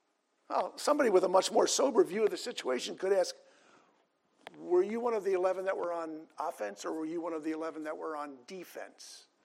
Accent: New York, United States; the New York Giants represented New York, and as a New Yorker, I got to ascribe their athletic performance as if it were mine.

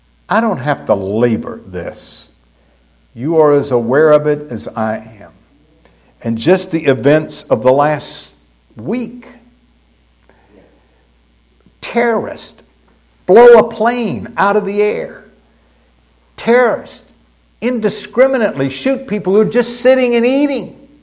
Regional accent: Pensacola, Florida, United States; As you've heard me say many times, I grew up in Pensacola, Florida.

